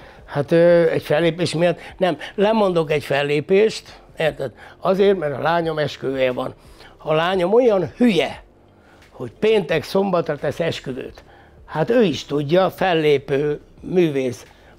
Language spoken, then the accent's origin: Hungarian; Székely Land, Romania; ugyanaz a csökönyös, székely ember vagyok, aki voltam.